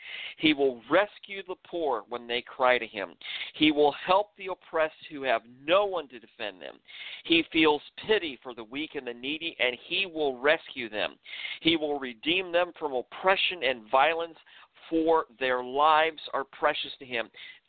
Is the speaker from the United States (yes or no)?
yes; Florissant, Missouri, United States; coming to you live from my hometown here in Florissant, Missouri.